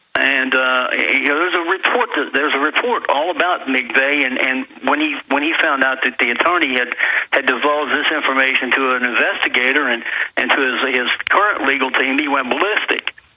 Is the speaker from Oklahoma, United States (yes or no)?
yes; Oklahoma, United States; I'm from Oklahoma. I was born and raised there.